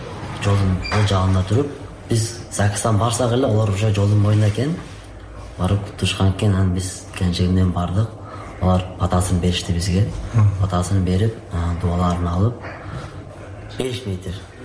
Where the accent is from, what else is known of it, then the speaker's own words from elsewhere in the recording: Internatsional, Batken Region, Kyrgyzstan; Баткенд облусу Лейлек району интернационал айылынан болобуз. Биз ушул жерде төрөлгөнбүз, ушакта чоңойгонбуз. Мен келинчегим деле ушул жерден, ушул жерде чоңойгон, ушул жерде өскөн.